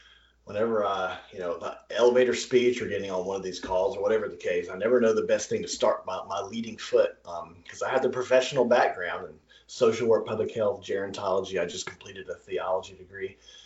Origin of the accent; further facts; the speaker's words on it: Alabama, United States; we moved back to my home state of Alabama. We're in Alabama right now